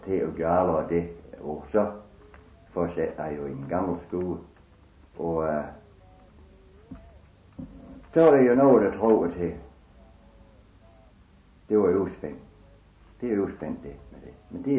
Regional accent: West Jutland, Denmark; Vi er en vestjyder

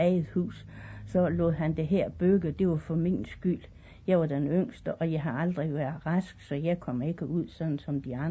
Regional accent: Kattrup, North Denmark Region, Denmark; born there; Ja, jeg er født her i Kattrup Sogn. Det er lige nogle minutter herfra, en 10-20 minutters gang her fra Fjerritslev.

